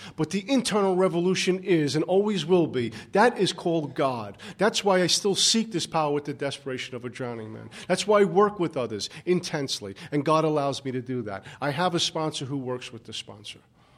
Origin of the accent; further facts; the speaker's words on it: Brooklyn, New York, United States; My first drink came when I was about 14 years old. I grew up in Brooklyn.